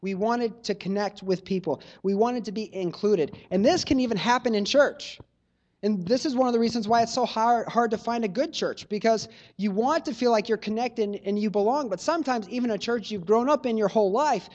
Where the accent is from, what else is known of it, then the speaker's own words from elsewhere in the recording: Missouri, United States; also born or lived in Boston, United States / Houston, United States; I was born in Boston. I lived there till I was about 9 or 10 years old. Then in third grade, we moved to Houston, Texas, and I was there till fifth grade. And about the middle of my fifth grade year, we moved to Missouri